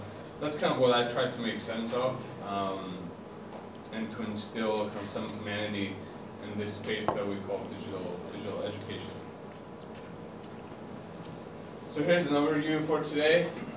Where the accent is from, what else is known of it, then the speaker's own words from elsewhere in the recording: Cyprus; now in Victoria, Canada; I live in British Columbia, Canada. I'm originally from Cyprus, but this is what I call home now. And in particular, I live in Victoria, which is at the very bottom of that huge island called Vancouver Island.